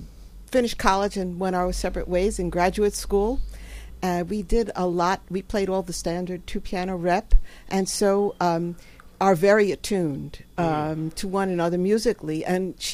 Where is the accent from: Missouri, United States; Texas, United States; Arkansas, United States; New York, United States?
New York, United States; New York City; Darce and I grew up right here in New York City.